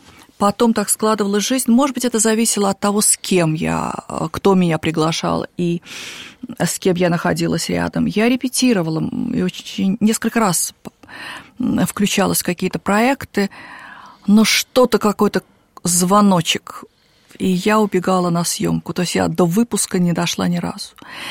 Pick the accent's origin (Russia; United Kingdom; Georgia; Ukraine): United Kingdom; England; also born or lived in other countries; Я дочка посла. Я выросла за границей, в Англии. И дальше с родителями в других странах.